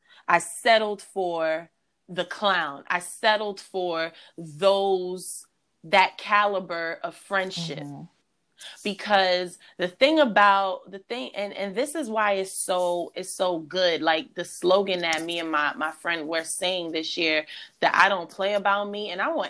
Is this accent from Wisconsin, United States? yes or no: no; New York, United States; And for me, I always used to think that, because growing up in New York, we're always on the defense.